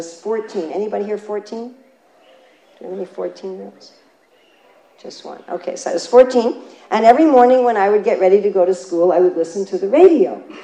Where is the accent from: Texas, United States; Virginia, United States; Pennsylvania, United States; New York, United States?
New York, United States; New York City; I grew up in New York City, and there were Indian people that were walking around New York City